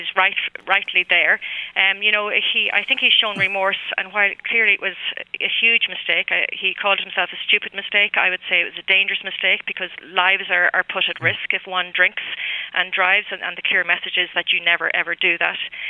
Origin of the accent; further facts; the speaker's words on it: Ireland; our cultural and sporting life and our rich national language are all of what defines us as Irish and unique in the world